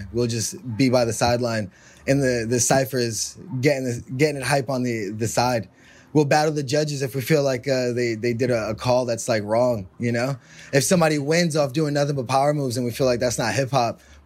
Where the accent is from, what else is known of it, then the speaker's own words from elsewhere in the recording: Harlem, New York, United States; Yeah, I'm born and raised in Harlem.